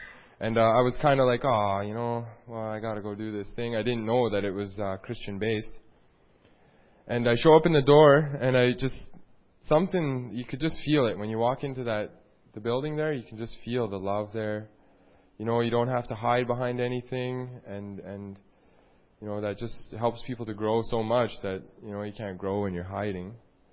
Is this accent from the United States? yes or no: no; Saskatchewan, Canada; So, I came from Saskatchewan, moved to Calgary, and I've been to BC a couple times